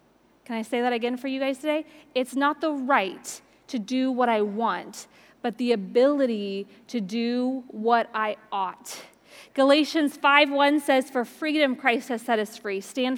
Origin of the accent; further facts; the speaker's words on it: Indiana, United States; I remember I was raised in Indiana between four cornfields.